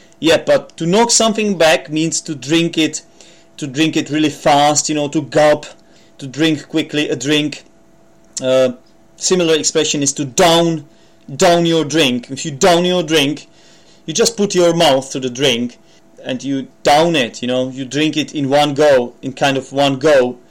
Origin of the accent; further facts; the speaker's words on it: Czechia; accent: Czech; English is a second language; I admit I'm not a native speaker. I'm from the Czech Republic, and my accent, even though I'm trying hard to have a British accent, it does from time to time resemble